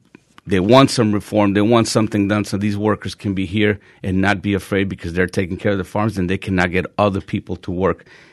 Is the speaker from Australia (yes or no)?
no; Colombia; now in United States; I was born here. I was raised in Colombia and over here. But, you know, overall, when you look at me, I'm a Hispanic guy.